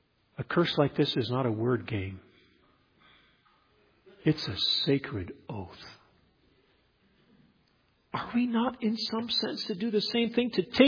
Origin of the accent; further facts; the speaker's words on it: Nigeria; I grew up in Nigeria in the mission field